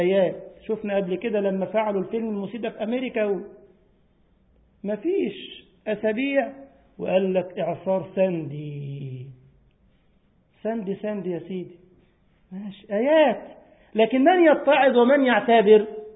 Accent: Egypt; تاهوا في أرض شبه جزيرة سيناء عندنا في مصر

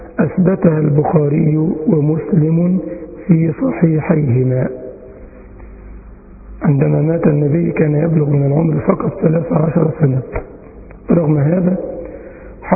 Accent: Egypt; أي أيوة والله تسمعوا الكلام ده عندنا في مصر بس.

